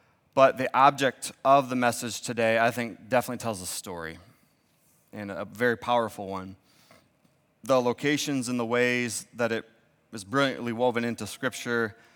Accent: Michigan, United States; Look at how white they look under there. Sheesh, I'm from Michigan.

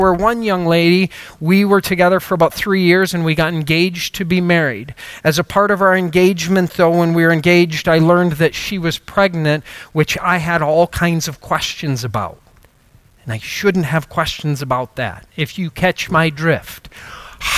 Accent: Hudsonville, Michigan, United States; If you're not familiar with Muskegon, it's not Hudsonville. And I grew up in Hudsonville.

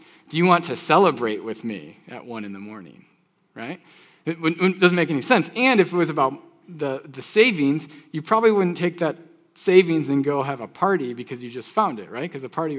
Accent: Michigan, United States; Anyways, I'm from Michigan. She's from Ohio originally.

